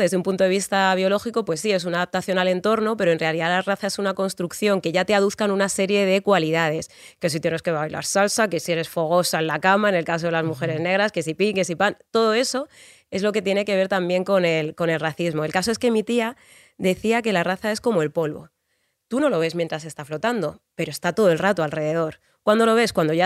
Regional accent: Community of Madrid, Spain; accent: south Madrid; tengo acento del sur de Madrid

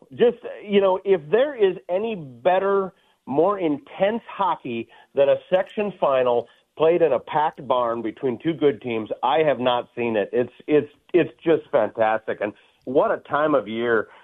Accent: Warroad, Minnesota, United States; well, you know, it's my hometown, and I know those folks

